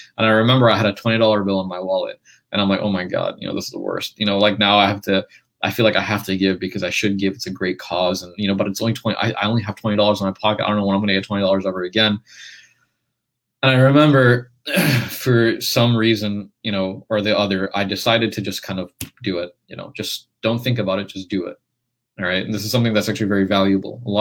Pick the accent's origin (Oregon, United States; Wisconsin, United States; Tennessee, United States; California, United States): Tennessee, United States; Memphis; There was like a really amazing project back in my hometown of Memphis, Tennessee.